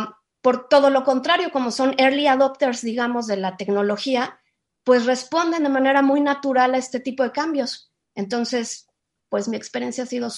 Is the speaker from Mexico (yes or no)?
yes; Mexico; Yo estoy en México, yo soy mexicana y soy maestra de español hace poquito tiempo.